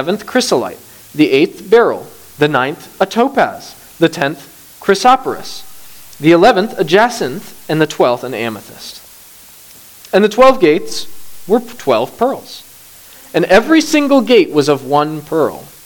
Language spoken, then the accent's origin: English; Bangladesh; I grew up on the mission field. I also served as a missionary for 4 years in the same country I grew up in Bangladesh. Now, I grew up there